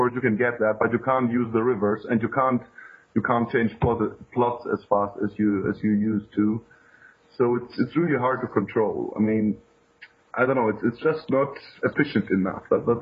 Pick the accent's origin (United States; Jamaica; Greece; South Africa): Greece; now in Munich, Germany; Well, I'm half-half. I'm living in Munich, but I'm from Greece